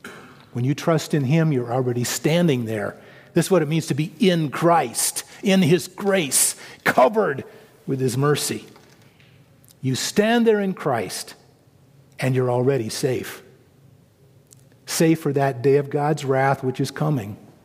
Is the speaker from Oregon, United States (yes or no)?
yes; Oregon, United States; So the controlled burns in my home state, especially in the valley, Willamette Valley